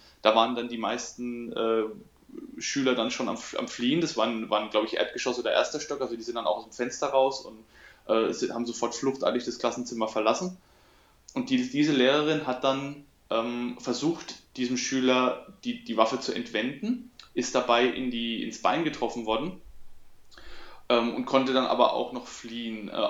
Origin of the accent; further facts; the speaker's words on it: Coburg, Bavaria, Germany; Aber bei uns in Coburg gibt es 2 Realschulen. Es gibt eine Realschule 1 und es gibt eine Realschule 2. Und in meinem Abschlussjahrgang 2003